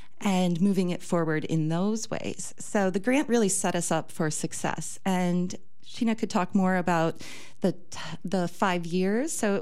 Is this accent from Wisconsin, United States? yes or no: yes; Viroqua, Wisconsin, United States; Well, I think the place to start is so Viroqua is my hometown. And so I moved back into the area in around 2019